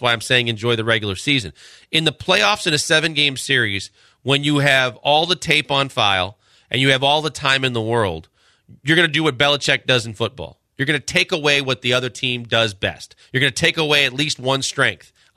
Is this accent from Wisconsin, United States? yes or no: yes; Wisconsin, United States; I was born and raised in Wisconsin. Therefore, Packers football is in my blood.